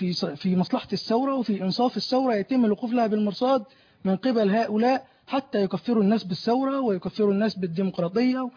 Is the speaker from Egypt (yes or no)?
yes; Egypt; فما هي أسس التعيين في الوظائف العليا في البلاد عندنا في مصر؟